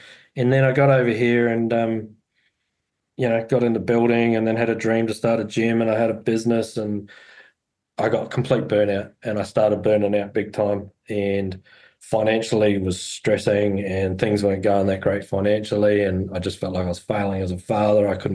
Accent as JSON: {"language": "English", "country": "Australia", "tie": "born or raised there", "said": "I'm 45 now. And I was living in Aussie. I was born and bred in Australia originally, and I was living in Adelaide at the time when I was 18."}